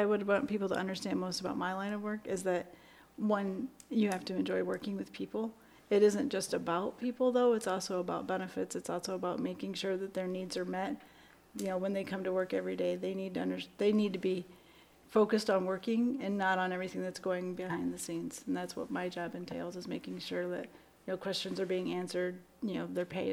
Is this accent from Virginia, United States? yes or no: no; Detroit, Michigan, United States; so for me it started actually in automotive as well, because I come from the Detroit area.